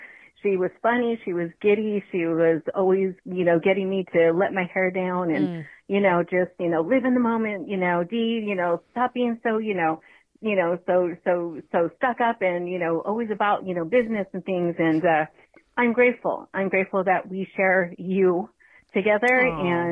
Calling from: San Jose, California, United States; Hello, Angela. … I am from San Jose.

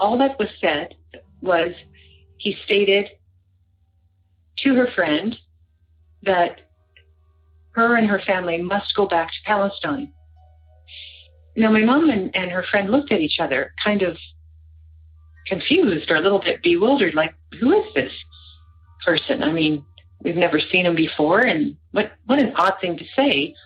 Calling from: Brandon, Manitoba, Canada; I am calling from Brandon, Manitoba, Canada.

